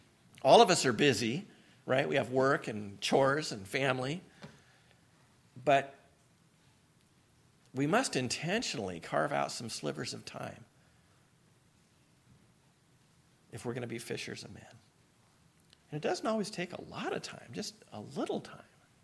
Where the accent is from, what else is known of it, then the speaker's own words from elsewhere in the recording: Seattle, Washington, United States; an awkward, hedonistic, secularized teenager growing up in Seattle.